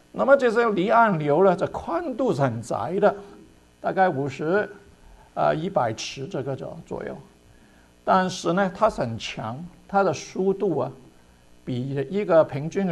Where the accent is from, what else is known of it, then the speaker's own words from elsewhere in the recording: Hong Kong; 我小的时候在这个香港长大，香港那个时候还没有捷运，没有这个地下这个车，都是坐公车的